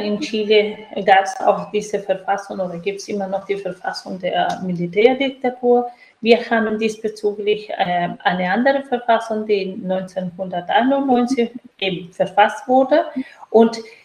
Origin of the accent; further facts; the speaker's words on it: Colombia; German is a second language; viele Kanäle sind bei uns in Kolumbien auch blockiert.